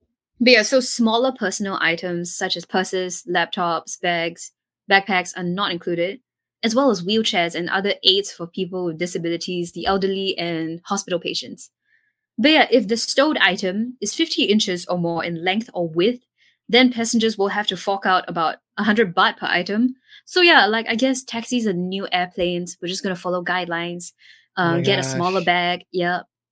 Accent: Singapore; Like, as a person with a lot of baggage and like as a Singaporean that constantly goes to Bangkok.

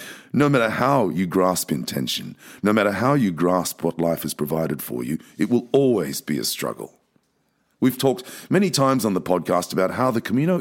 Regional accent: Toowoomba, Queensland, Australia; We were born and bred in Toowoomba on the Darling Downs. It's a granite belt country.

